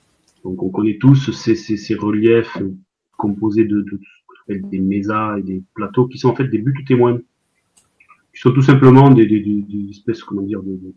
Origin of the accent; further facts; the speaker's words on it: Paris, Île-de-France, France; accent: Parisian; parisien, j'ai mon accent qui ne le trahit pas.